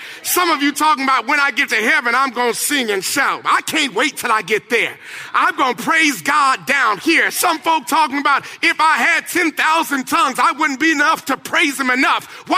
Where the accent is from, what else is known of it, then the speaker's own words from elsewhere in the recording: the South, United States; In fact, because I'm from the South, I'm going to eat grits with Jesus.